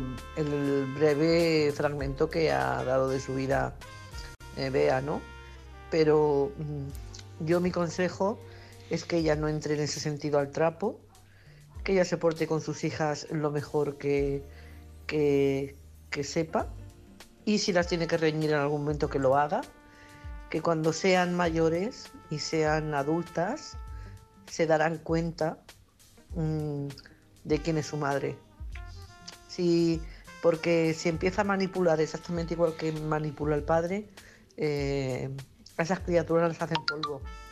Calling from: Barcelona, Catalonia, Spain; corresponsal de Barcelona

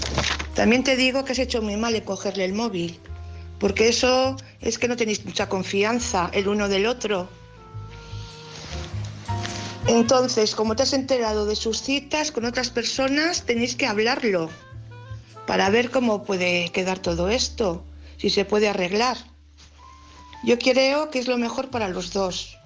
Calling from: Valladolid, Castile and León, Spain; de Valladolid.

